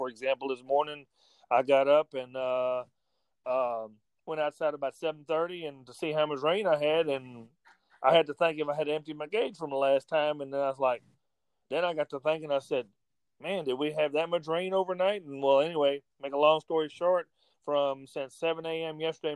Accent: Brenham, Texas, United States; Born and raised in Brenham, been here all my life. I'll be 50. I got to add here real quick. I'll be 54 in March.

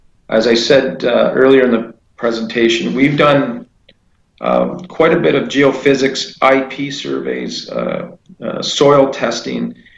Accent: Timmins, Ontario, Canada; I was born and raised in Timmins. I still have family in Timmins, lots of family in Timmins.

